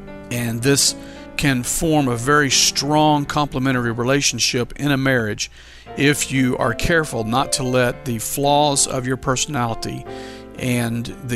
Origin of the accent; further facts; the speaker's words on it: Louisiana, United States; He served in that capacity for all the years that I was raised in Louisiana.